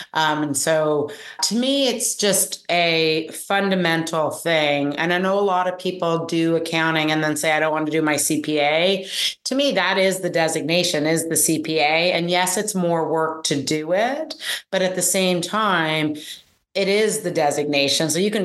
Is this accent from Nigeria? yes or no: no; Ottawa, Ontario, Canada; also born or lived in United Kingdom; I grew up in Ottawa, which some people know is the capital of Canada. But actually, my parents immigrated here from South Africa through the UK. So I was born in the UK and then moved to Canada, but educated completely in Canada